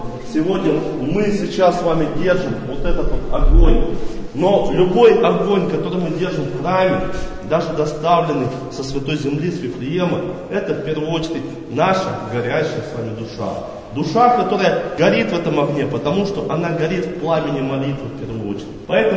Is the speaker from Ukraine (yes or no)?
no; Kemerovo, Kemerovo Oblast, Russia; Я из Кемерово, но он и дальше пойдет.